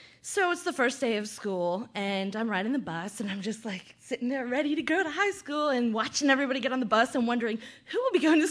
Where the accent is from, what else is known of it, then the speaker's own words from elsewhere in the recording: Philadelphia, Pennsylvania, United States; I grew up in Philadelphia. My father is a police officer, and my mother is a nurse. And I was born and raised in a very, you know, middle-class, row home, Philly area